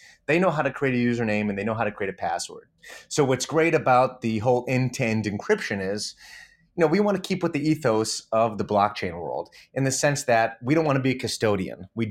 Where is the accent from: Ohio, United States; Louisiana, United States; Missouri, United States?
Ohio, United States; Beachwood; Oh, that's so funny. I'm from Beachwood.